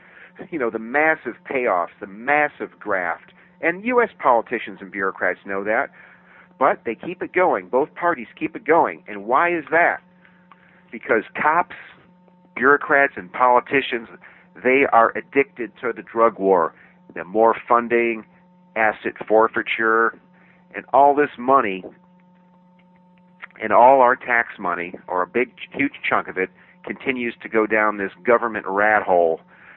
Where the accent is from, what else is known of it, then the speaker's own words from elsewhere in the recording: United States; I am an American who actually knows world geography.